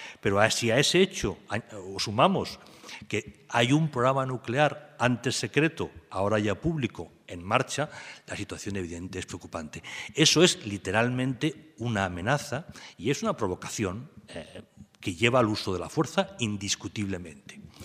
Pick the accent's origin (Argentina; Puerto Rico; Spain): Spain